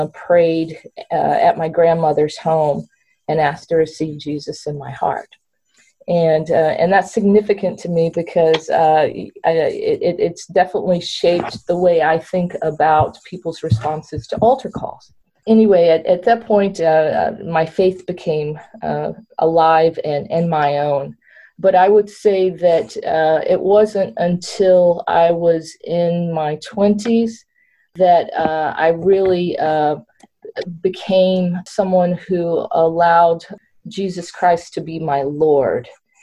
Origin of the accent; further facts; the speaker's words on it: Alabama, United States; born there; and they grew up, and I was born in Alabama